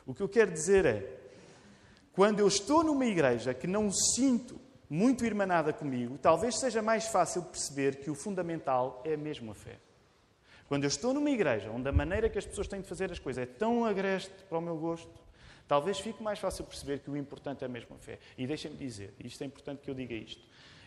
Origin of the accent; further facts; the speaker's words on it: Portugal; Eu, como português, dizer assim, não fica muito bem como português estar a cantar em português do Brasil.